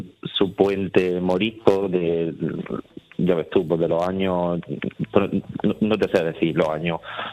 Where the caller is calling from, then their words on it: Válor, Andalusia, Spain; Pues mira, te llamo desde Valor, que es un pueblo de la Alpujarra de Granada.